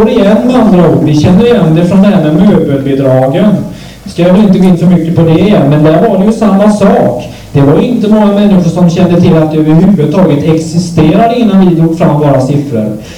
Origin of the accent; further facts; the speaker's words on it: Gothenburg, Västra Götaland County, Sweden; där jag själv kommer från. Jag kommer från Göteborg från början.